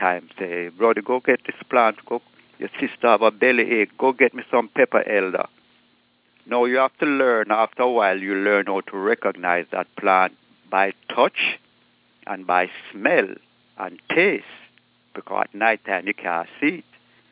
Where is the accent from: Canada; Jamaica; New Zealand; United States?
Jamaica; Summerhill; I grew up in Jamaica, in the country.